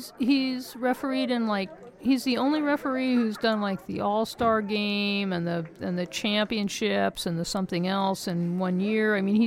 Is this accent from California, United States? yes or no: no; Iowa, United States; I'd get tired of people saying, oh, you Iowan, like it was an insult. I'd get, screw you, dude. I am from Iowa